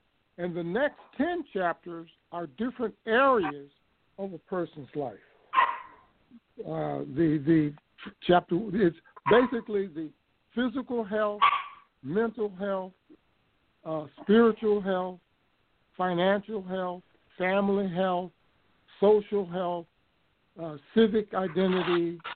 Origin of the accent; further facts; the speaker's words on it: Chicago, Illinois, United States; I grew up in Chicago with the Chicago Defender, which some people might be aware of, which was a daily black newspaper in Chicago.